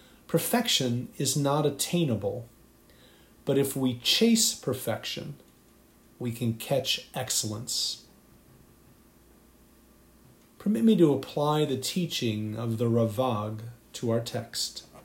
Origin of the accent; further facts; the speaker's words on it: Cleveland, Ohio, United States; Growing up in Cleveland in the 1960s, football was the civil religion.